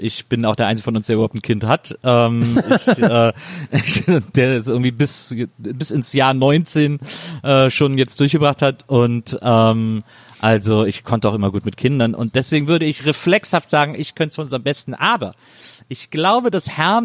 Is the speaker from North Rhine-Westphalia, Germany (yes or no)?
yes; Bonn, North Rhine-Westphalia, Germany; born there; Aus Bonn, meine Geburtsstadt.